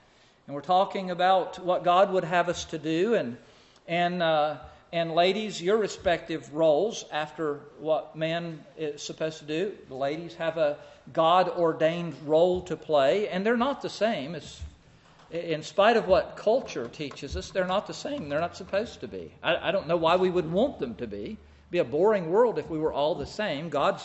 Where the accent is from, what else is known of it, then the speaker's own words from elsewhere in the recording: North Carolina, United States; also born or lived in Pennsylvania; now in Maine, United States; I'm from North Carolina originally, from Pennsylvania the last 20 years before we ended up here. Now I'm from Maine.